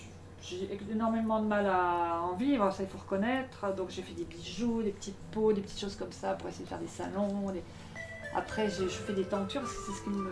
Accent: Grand Est, France; now in Orléans, France; Très rapidement, alors je viens de l'Est de la France, oui. Alsace-Vosges, voilà, et ça il y a longtemps.

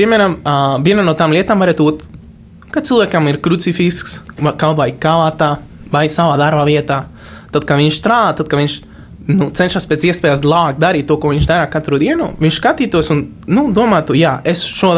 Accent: Guatemala; Latvian is a second language; es pats esmu no Gvatemalas.

